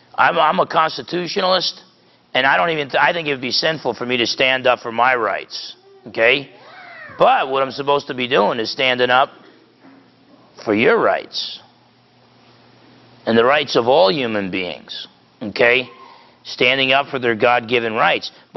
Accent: New Jersey, United States; I grew up in New Jersey. I don't like to turn the other cheek.

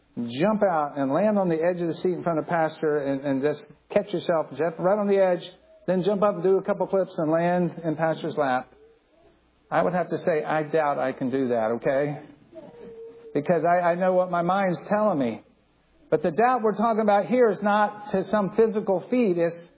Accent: Land O' Lakes, Florida, United States; And I grew up right here in Land O'Lakes, and I was 20 years old in college. I had never seen snow, never seen it.

